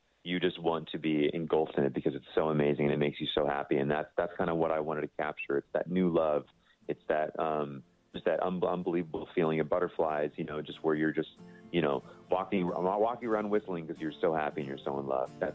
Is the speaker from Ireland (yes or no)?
no; Visalia, California, United States; I grew up in Visalia, California. I went to Mountain View Elementary School. I went to Divisadero Middle School, and I went to Mount Whitney High School. I loved growing up in Visalia.